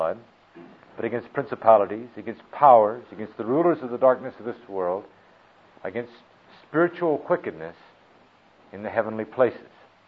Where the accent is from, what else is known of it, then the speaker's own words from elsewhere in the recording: California, United States; And I speak as a Californian. I was born and raised out there, and lived the majority of my life out there.